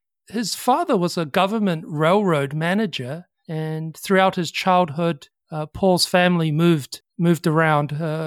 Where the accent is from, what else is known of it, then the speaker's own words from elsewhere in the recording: New Zealand; mostly from America, but some too from my home country of New Zealand